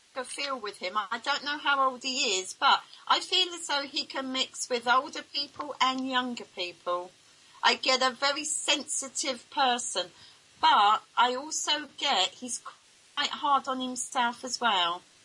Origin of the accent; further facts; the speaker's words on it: England, United Kingdom; Sometimes I say something and I forget that I'm English